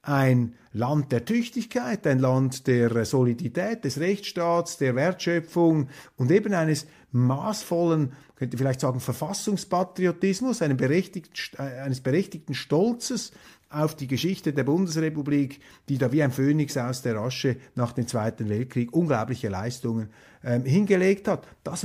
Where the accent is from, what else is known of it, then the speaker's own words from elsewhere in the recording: Switzerland; Wir hoffen es als Schweizer. Denn vom Wohl Deutschlands hängt ja auch das Wohl der Schweiz ab.